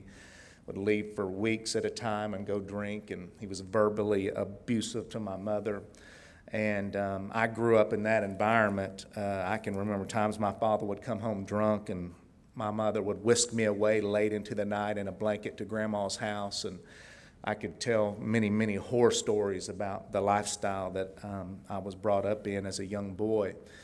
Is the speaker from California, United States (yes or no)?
no; Tulsa, Oklahoma, United States; I grew up in Northwest Tulsa. I was one of the good ones.